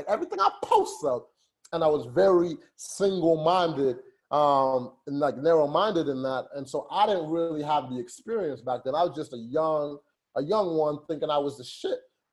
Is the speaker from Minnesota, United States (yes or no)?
no; Chicago, Illinois, United States; and I'm from Chicago here, man, it was wintertime too.